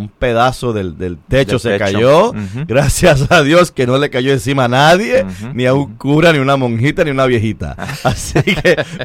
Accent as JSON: {"language": "Spanish", "town": "Brooklyn", "region": "New York", "country": "United States", "tie": "born there", "said": "Oh, claro, yo nací en Brooklyn. Yo nací en el Hospital de Santa María, en el condado, en el área de Brooklyn, y me bauticé en Nuestra Señora de la Merced, en Brooklyn."}